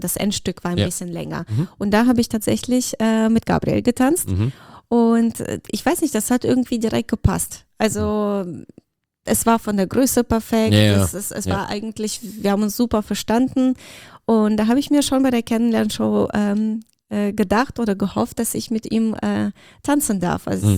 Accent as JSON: {"language": "German", "country": "Russia", "accent": "Russian", "second_language": "German", "said": "Mit meinem russischen Akzent."}